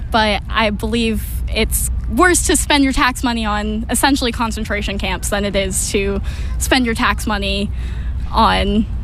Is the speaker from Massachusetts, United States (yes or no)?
yes; Upton, Massachusetts, United States; I'm from Upton, Massachusetts.